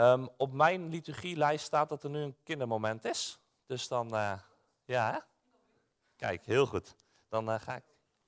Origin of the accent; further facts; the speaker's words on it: Barneveld, Gelderland, Netherlands; ik kom uit Barneveld, is niet zo heel ver weg.